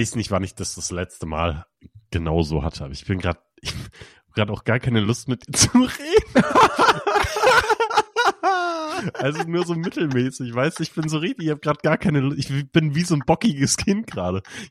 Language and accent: German; Kiel, Schleswig-Holstein, Germany; now in Leipzig, Germany; Also meine Heimat ist Kiel, warum fahre ich da nach Köln?